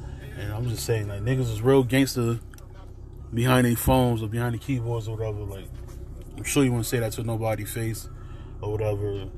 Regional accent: Connecticut, United States; If you don't know me, I'm from Connecticut. Been a UConn fan all my life.

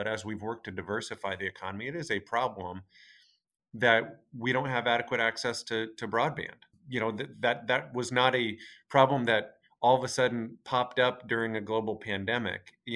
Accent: Port Angeles, Washington, United States; Yeah, I grew up in Port Angeles, Washington, which is historically has been a timber town. It was a great place to grow up.

